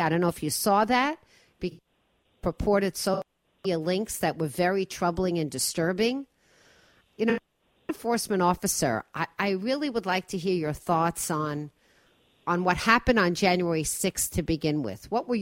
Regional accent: United States; I was just really proud and happy as an American to be hopeful and optimistic that Donald Trump would be a good president.

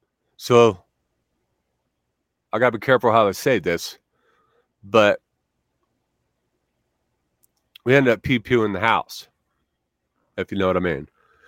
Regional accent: Pine Hills, United States; Yeah, man, but growing up in Pine Hills, I got ate up with it, man.

